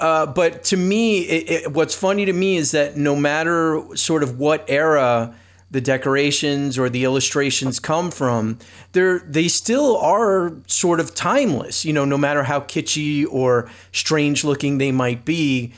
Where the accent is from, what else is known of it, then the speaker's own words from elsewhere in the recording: New Jersey, United States; also born or lived in New York; I was raised on the East Coast like you, in New Jersey and New York.